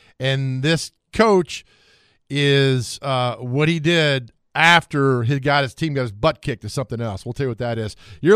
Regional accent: Nashville, Tennessee, United States; But to see the Jets roll into my hometown, and I know the Titans have been here since 97 when they were the Oilers

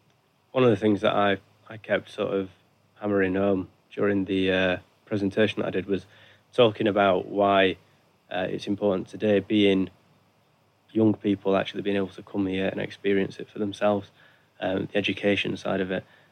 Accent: Sheffield, Yorkshire and the Humber, United Kingdom; from Sheffield, north of England. And, I'm just out here for the summer to work as a guide for the Wargrave Foundation.

